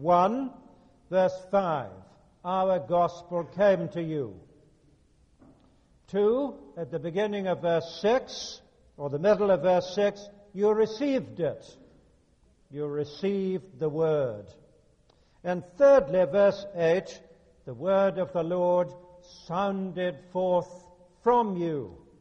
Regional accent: Southern US, United States; accent: Southern; You'll have to forgive my southern accent because it's not very good.

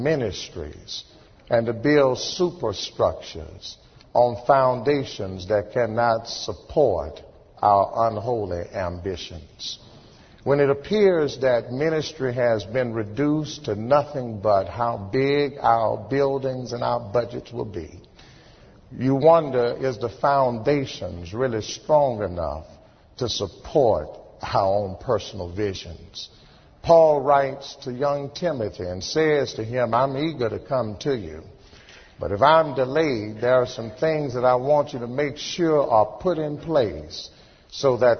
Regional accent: Houston, Texas, United States; When I was growing up in Houston, we had a little service in church called BTU, Baptist Training Union.

